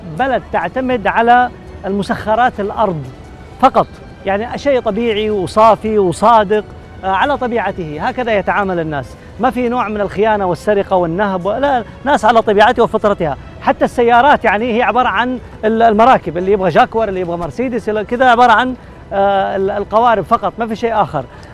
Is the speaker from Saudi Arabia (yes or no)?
yes; Saudi Arabia; يعني على مستوى المدن عندنا في السعودية حصلت هذه المشكلات